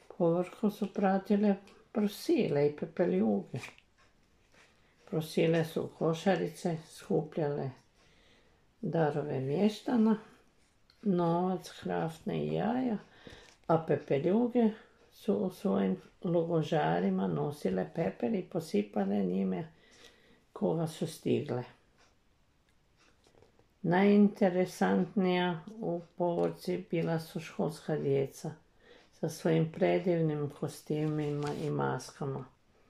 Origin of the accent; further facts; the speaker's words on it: Petrijanec, Varaždin County, Croatia; born there; Rođena sam u Petrijancu